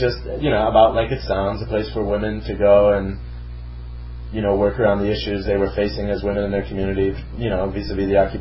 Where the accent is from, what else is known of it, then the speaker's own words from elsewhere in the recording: United States; But anyway, for me as an American, I could go about wherever the hell I wanted besides Gaza.